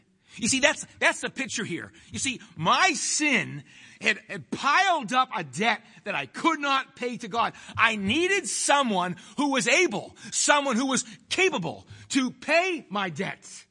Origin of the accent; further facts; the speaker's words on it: Chelsea, Massachusetts, United States; I grew up near Boston. I was born in the city of Chelsea, filthy little city. And I was born in that little city.